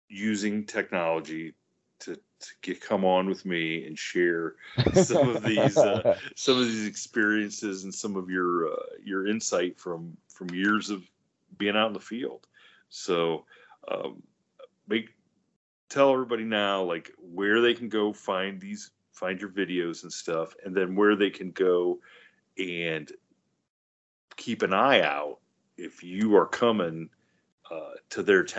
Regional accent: Ohio, United States; This is what's crazy is growing up in Ohio, you never thought there was Bigfoot.

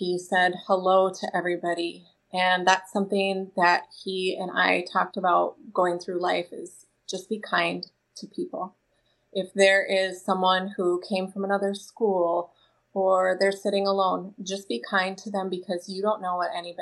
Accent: Marquette, Michigan, United States; I am from Marquette, Michigan, and I am

